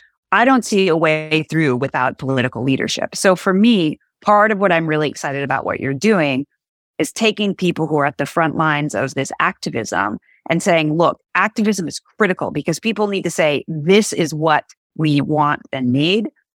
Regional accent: Pacific Northwest, United States; I grew up in the Pacific Northwest. For those of you who know it, it is gorgeous.

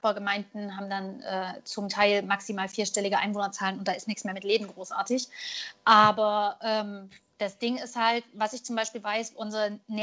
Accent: Weimar, Thuringia, Germany; Also ich komme ja ursprünglich aus Weimar.

